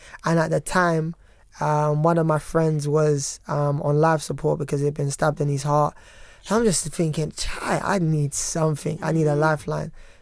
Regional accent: Peckham, London, United Kingdom; I grew up in Peckham.

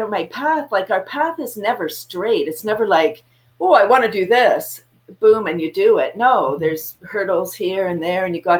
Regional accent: Toronto, Ontario, Canada; now in Bradford, Canada; I grew up in Toronto, moved to Bradford in 93

